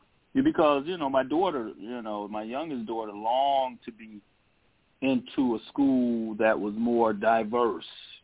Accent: Detroit, Michigan, United States; especially growing up in Detroit, you know, one of the most segregated cities in the country

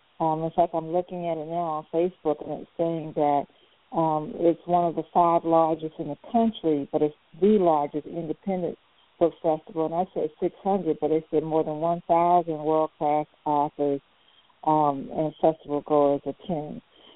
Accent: South Carolina, United States; And I've heard about my home state of South Carolina having like 100 to 108.

